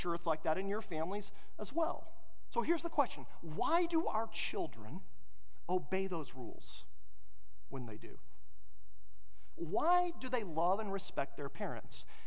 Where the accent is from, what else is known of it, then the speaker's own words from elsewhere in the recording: Amarillo, Texas, United States; Growing up in the Panhandle in Amarillo, Texas, there's a famous restaurant. Really, there's only one famous restaurant in Amarillo.